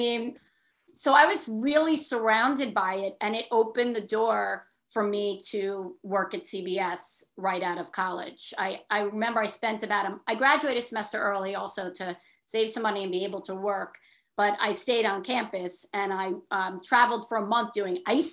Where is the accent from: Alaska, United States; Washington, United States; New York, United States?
New York, United States; So in my household, it was, you're going to apply. I grew up in New York. You're going to apply to a state school in New York.